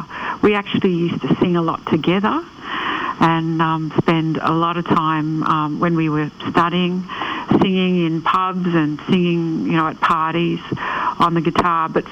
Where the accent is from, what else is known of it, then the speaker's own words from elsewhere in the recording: Canberra, Australian Capital Territory, Australia; also born or lived in Cairns; Yeah, I was born in Cairns, and we moved to Canberra when I was about 10, and my dad and mum got work in Canberra